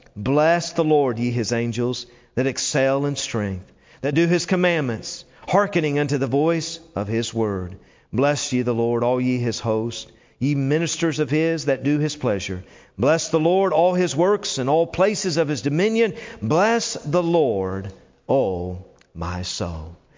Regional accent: Tennessee, United States; You know what? I grew up in Tennessee, and to be a University of Tennessee fan, a Volunteers, all right, the football and all of that, they're not any good anymore.

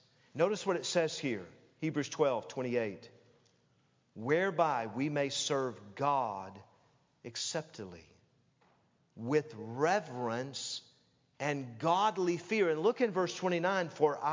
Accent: Tennessee, United States; and by the way, I grew up in Tennessee and I've been to churches before where they called them holy rollers.

